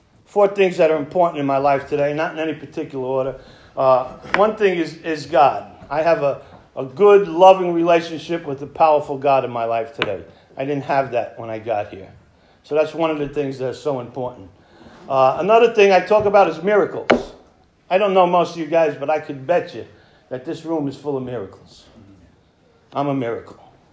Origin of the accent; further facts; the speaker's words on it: Bronx, New York, United States; I'm born and raised in the Bronx in New York, which is makes me a huge Yankee fan